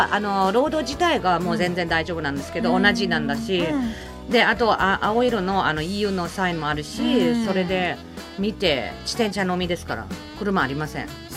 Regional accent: Germany; Japanese is a second language; now in Japan; 私の地元だったらライン川沿って行くとフランスに行っちゃいます

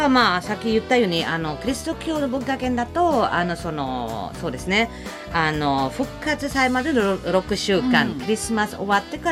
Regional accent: southern Germany, Germany; Japanese is a second language; その魔女になるお面のかぶの方が南ドイツでして、はい、私の地元に近いんですけど

